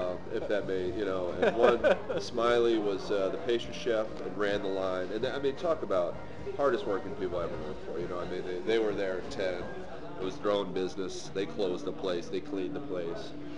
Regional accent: Oxford, Ohio, United States; also born or lived in San Diego / Spain; I was born in San Diego, son of a Navy doctor, so we moved around quite a bit. I went from San Diego to Spain, spent some time in Spain, and then my dad was originally from Cincinnati, so he... found a small town called Oxford, Ohio

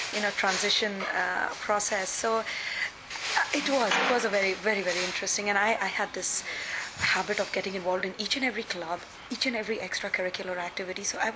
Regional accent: India; English is a second language; moved away as an adult; now in Chicago, United States; when I came from India, I landed in Chicago.

